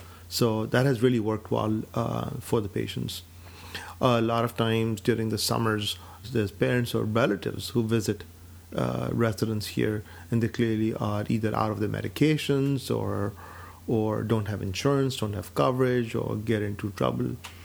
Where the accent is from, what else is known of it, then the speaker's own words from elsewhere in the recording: Karachi, Sindh, Pakistan; moved away as an adult; now in United States; And I grew up in Pakistan. I was born in Karachi, Pakistan.